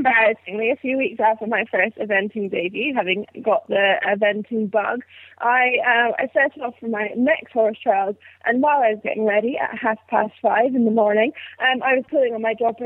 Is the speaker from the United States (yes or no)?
no; Scotland, United Kingdom; I grew up in Scotland.